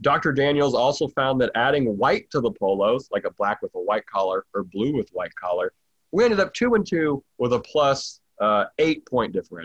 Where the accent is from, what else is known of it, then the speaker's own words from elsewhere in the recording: Ireland; I'm Irish. I eat potatoes, I don't know, 10 times a day.